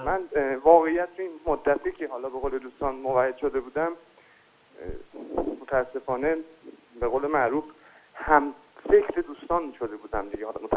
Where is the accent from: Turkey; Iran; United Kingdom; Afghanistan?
Iran; بالاخره ریل ماجرا اینه که ما ایرانی هستیم.